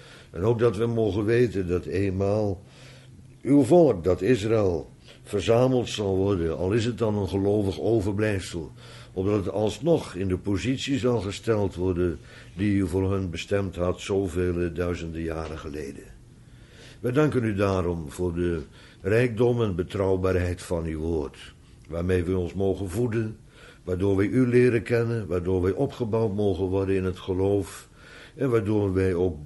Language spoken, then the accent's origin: Dutch; Netherlands; Maar, want ik voel me toch echt Nederlander.